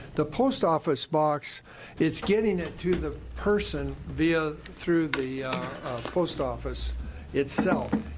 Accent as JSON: {"language": "English", "town": "Athena", "region": "Oregon", "country": "United States", "tie": "born or raised there", "said": "My pastor, who moved to my hometown of Athena from Arizona, had a similar issue on a loan."}